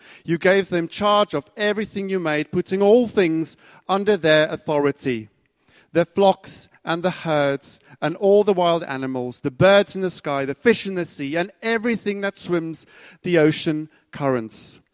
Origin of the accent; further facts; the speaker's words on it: South Africa; When I was growing up in South Africa, we in school, we used to take trips to the field.